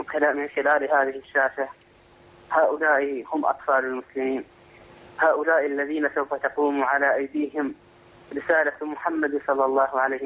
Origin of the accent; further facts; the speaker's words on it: Iraq; من العراق